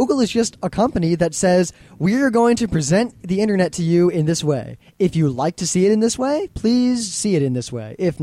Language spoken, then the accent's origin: English; Detroit, Michigan, United States; Well, I grew up in Detroit, and more than once, an ice cream man was busted for actually just selling drugs.